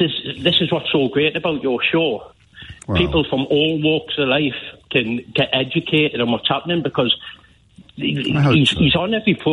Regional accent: Newcastle, North East England, United Kingdom; I'm from Newcastle and there's a lot of people that support them up here

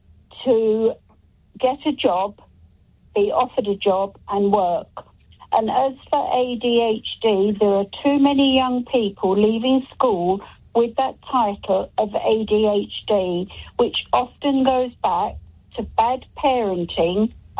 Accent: Swanley, South East England, United Kingdom; No, I'm from Swanley, not Bromley.

